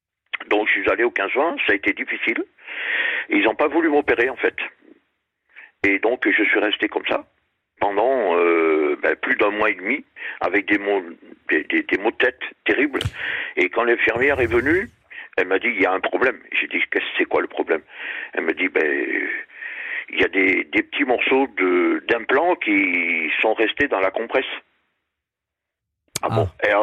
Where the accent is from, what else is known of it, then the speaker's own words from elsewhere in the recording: France; also born or lived in La Réunion; moi, je suis français, mais j'ai vécu à La Réunion.